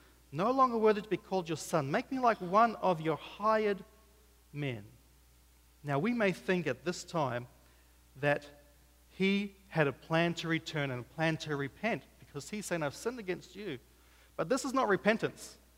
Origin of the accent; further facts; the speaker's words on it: Papua New Guinea; And I've seen when I grew up in Papua New Guinea